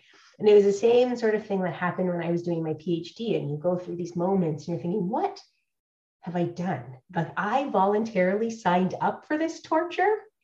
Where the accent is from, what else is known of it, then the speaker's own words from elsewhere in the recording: Hamilton, Ontario, Canada; So I was born and raised in Hamilton, and I couldn't wait to get out of Hamilton.